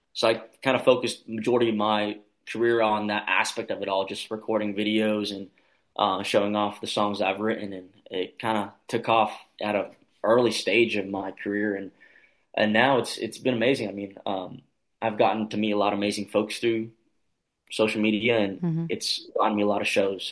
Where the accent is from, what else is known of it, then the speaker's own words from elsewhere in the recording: New Mexico, United States; but here from New Mexico, there's not many of us doing it.